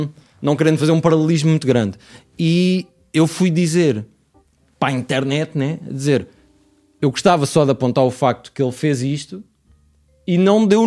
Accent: Torres Novas, Centro, Portugal; Eu sou de Torres Novas. Sou de Torres Novas, mas já vivo cá.

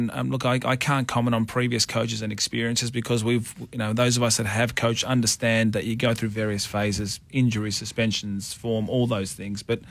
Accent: Thomastown, Victoria, Australia; We grew up in Thomastown, so look at him now running a radio station.

